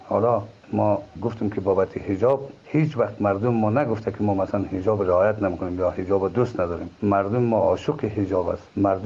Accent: Afghanistan; ما خود ما افغانی هستیم،

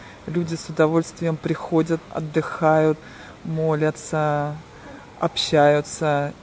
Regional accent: Russia; Я приехала из России.

